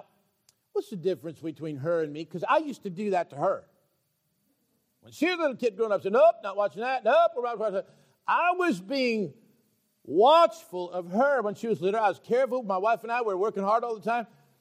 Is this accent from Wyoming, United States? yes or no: yes; Wyoming, United States; I grew up with Mormons in Wyoming, and our police chief was a Mormon, the judge was a Mormon, the sheriff was a Mormon